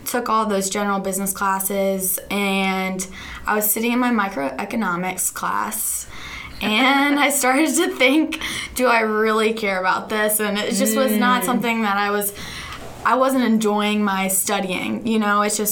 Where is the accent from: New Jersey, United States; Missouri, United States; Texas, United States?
Missouri, United States; St. Louis; I'm from St. Louis, Missouri, and my last name is actually German.